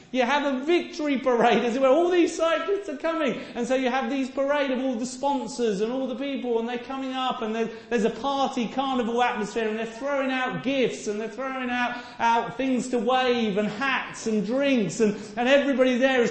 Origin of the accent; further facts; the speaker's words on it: England, United Kingdom; I'm too English.